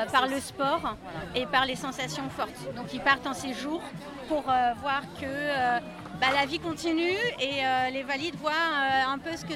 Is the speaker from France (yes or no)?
yes; Île-de-France, France; Région parisienne.